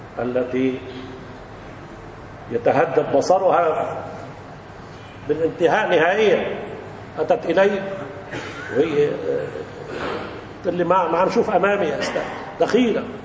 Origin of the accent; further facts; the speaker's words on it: Lebanon; كما حصل عندنا في لبنان بعد الحرب اللي سموها حرب أهلية